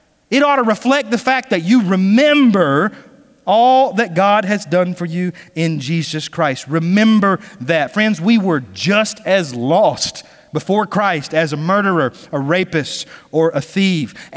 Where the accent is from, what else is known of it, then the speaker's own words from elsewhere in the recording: Douglas, Georgia, United States; so we drove over to my hometown in Douglas, Georgia, spent the day with them and my sister and my dad.